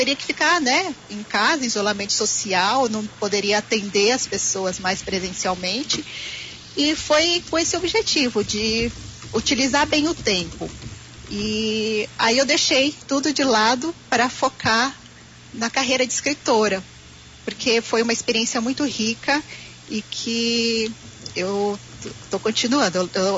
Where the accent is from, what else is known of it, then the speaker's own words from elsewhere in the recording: Bahia, Brazil; sendo baiana e vivi, né, nesse meio rural